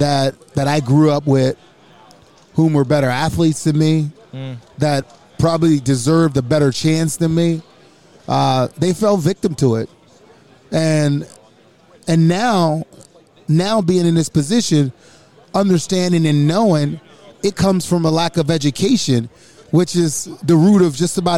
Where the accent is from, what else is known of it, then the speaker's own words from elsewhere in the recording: New Orleans, Louisiana, United States; I'm from New Orleans. I'm a Saints fan, and I played for the Rams, and that was our rival.